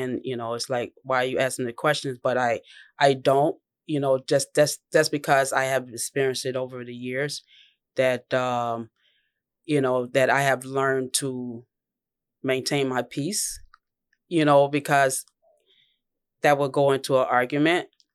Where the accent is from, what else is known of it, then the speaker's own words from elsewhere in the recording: United States; Just if you guys don't know, I'm Black American.